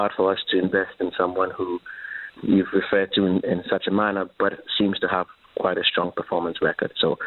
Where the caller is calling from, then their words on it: Dubai, United Arab Emirates; and I'm calling from Dubai.